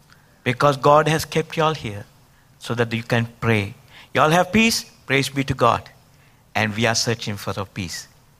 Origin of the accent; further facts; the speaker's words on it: Sri Lanka; I'm from Sri Lanka.